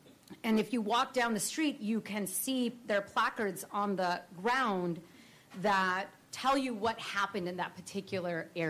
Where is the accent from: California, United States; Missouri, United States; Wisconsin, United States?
California, United States; San Jose; I grew up in San Jose, California. This was the first Japantown ever in the U.S. is in San Jose.